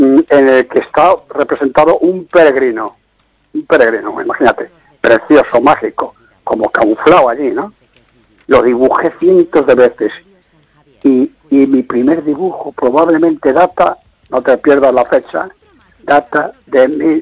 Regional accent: A Coruña, Galicia, Spain; Soy, como sabes, soy coruñés.

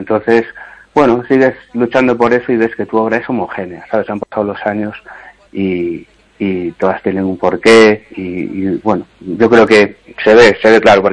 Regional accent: A Coruña, Galicia, Spain; soy de Coruña, pero no me dedico a pintar Coruña

